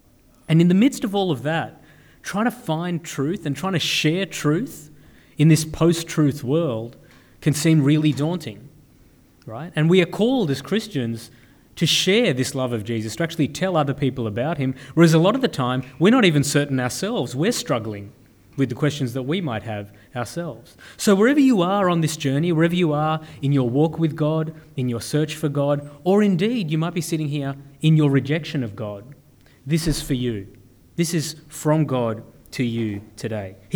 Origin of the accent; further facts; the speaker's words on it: Australia; I'm from Australia, we have a special political system there.